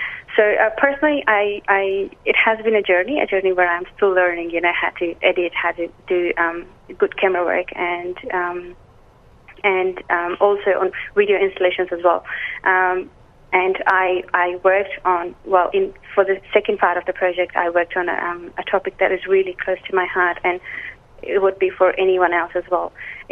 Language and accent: English; Afghanistan; now in Australia; I'm actually from Afghanistan and a Hazara as well.